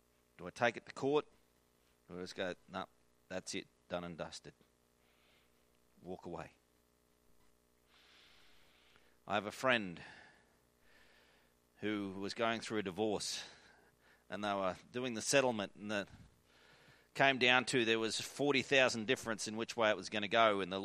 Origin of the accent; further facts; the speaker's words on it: Australia; I've struggled to preach this on the grounds that I'm an Australian who's relatively healthy, who hasn't had anything.